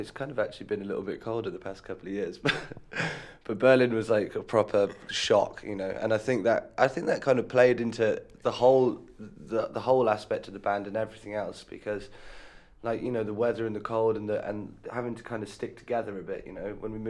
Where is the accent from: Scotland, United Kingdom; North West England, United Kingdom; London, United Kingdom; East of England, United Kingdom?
London, United Kingdom; we come from London, and that was just so intensely busy and fast paced